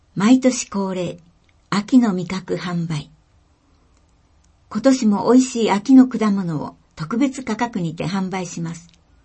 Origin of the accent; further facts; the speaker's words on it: New Zealand; Japanese is a second language; now in Japan; 今回は私の出身国であるニュージーランドの文化についてご紹介したいと思います。